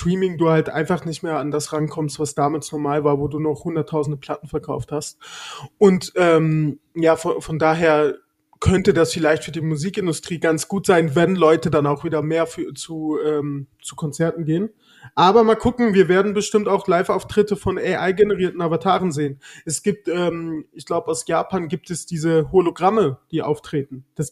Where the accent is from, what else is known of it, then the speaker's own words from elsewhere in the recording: North Rhine-Westphalia, Germany; ich bin heute von Unna zurück in meine Heimat gefahren, im Sauerland